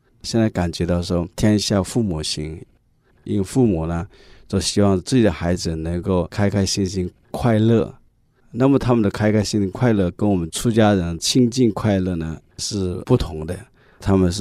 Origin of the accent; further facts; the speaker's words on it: Chaozhou, Guangdong, China; born there; 我是出生在广东潮州，大家知道潮州人呢他们有自己特定的地方文化，比较保守和传统。我是家里面的长子